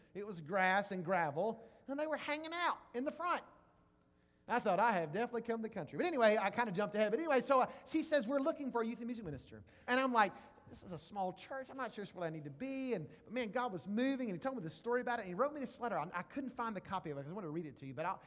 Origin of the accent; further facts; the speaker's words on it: Jackson, United States; I'm a city boy. I'd been to the country a time or two, but I was raised in Jackson, a city boy.